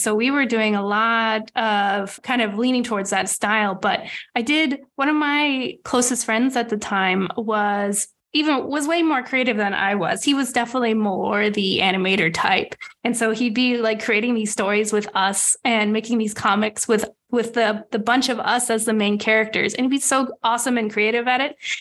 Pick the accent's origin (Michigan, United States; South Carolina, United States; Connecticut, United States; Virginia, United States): Virginia, United States; Yeah, I grew up in Northern Virginia near Washington, D.C.